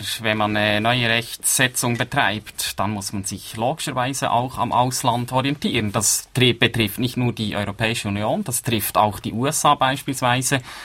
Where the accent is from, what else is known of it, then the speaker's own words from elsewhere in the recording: Switzerland; da müssen wir als Schweizer eben sehr selbstbewusst auftreten